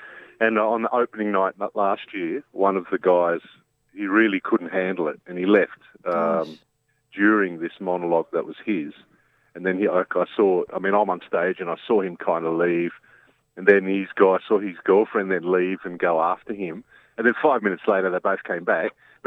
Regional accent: Newcastle, New South Wales, Australia; I was born in Newcastle and went to high school

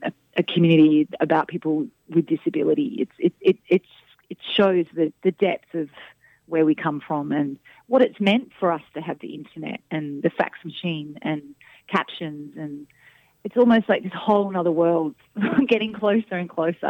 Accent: Sydney, New South Wales, Australia; which is cool because I grew up in Carlingford, Sydney.

